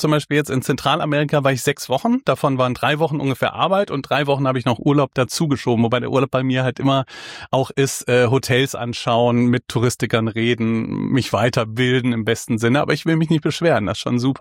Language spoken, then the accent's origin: German; Meckenheim, North Rhine-Westphalia, Germany; ich bin nicht direkt in Bonn aufgewachsen, sondern in einem kleinen Kaff daneben, Meckenheim heißt